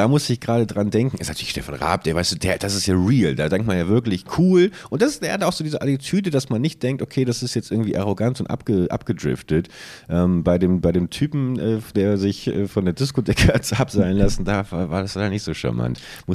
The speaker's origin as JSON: {"language": "German", "town": "Buchholz in der Nordheide", "region": "Lower Saxony", "country": "Germany", "tie": "born or raised there", "said": "als damals in meiner alten Heimatstadt Buchholz, liebe Grüße wieder"}